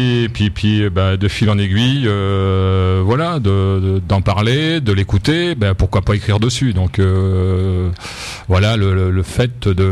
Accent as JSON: {"language": "French", "town": "Thouars", "region": "Nouvelle-Aquitaine", "country": "France", "said": "je viens de Thouars, dans les Deux-Sèvres, voilà. Région Poitou-Charentes."}